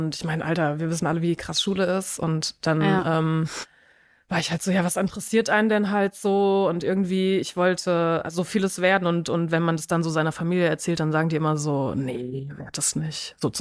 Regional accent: Bad Nauheim, Hesse, Germany; So in der Nähe von Frankfurt, Bad Nauheim.

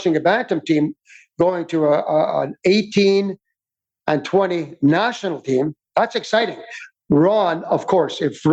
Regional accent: Montreal, Quebec, Canada; now in Kelowna, Canada; I moved to Kelowna in 1994, growing up in Montreal, thinking of going to Vancouver.

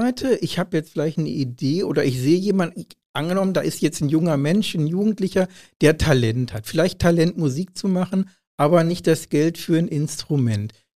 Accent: Lenkerbeck, North Rhine-Westphalia, Germany; born there; Ich bin ja in Lenkerbeck geboren, an der Burg.

